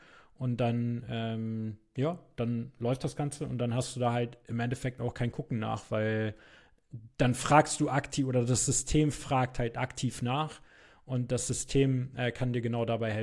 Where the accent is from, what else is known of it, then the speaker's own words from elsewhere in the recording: Germany; ich bin ja selber hier in Deutschland geboren und ich bin ja selber Deutscher, aber manchmal finde ich die Mentalität von den Deutschen halt auch nicht so geil